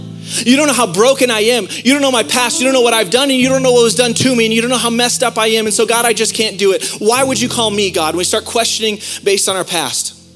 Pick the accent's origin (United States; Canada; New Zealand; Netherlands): United States; San Diego, California; I remember when I was a kid, I grew up in San Diego, and in San Diego, people have swimming pools in their backyard, right?